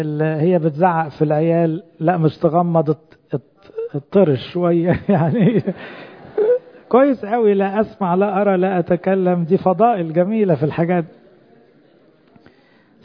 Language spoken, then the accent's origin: Arabic; Upper Egypt, Egypt; أنا صعيدي على فكرة